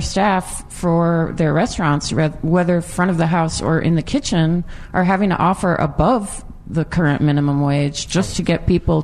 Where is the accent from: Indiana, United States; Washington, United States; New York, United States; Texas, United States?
Washington, United States; Seattle; And having grown up here, I grew up on Capitol Hill, I've seen that happen.